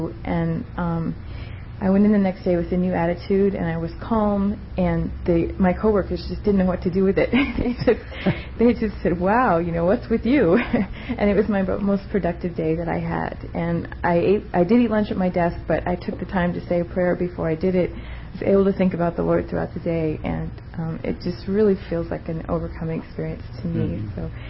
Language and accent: English; Menlo Park, California, United States; I'm from from Menlo Park, California